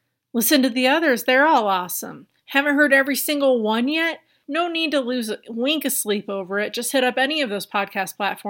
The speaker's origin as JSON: {"language": "English", "town": "Forest Hills", "region": "New York", "country": "United States", "tie": "born or raised there", "said": "the friends I grew up with in my hometown of Forest Hills, Queens."}